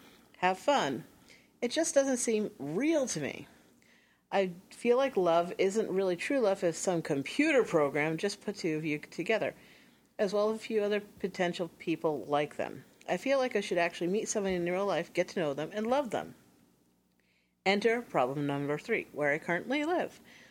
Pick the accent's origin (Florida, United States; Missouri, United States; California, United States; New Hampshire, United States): New Hampshire, United States; if you're anywhere like I grew up with in New Hampshire, which was pretty much bumfuck nowhere.